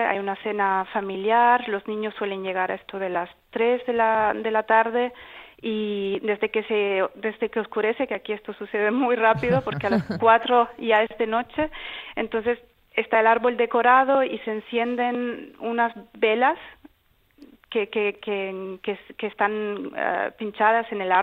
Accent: Canary Islands, Spain; De Gran Canaria.

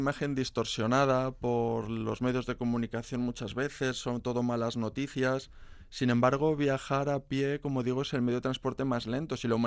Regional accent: Málaga, Andalusia, Spain; Yo soy de Málaga.

